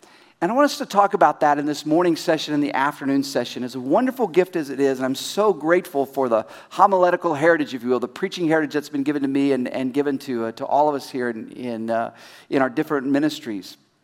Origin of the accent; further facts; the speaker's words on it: Oklahoma City, Oklahoma, United States; I grew up in Oklahoma City, so I know him.